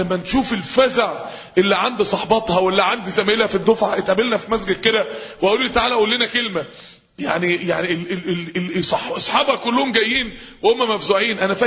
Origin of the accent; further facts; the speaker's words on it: Mansoura, Dakahlia, Egypt; ماتت وهي ساجدة وهي حضن المصحف عندنا في المنصورة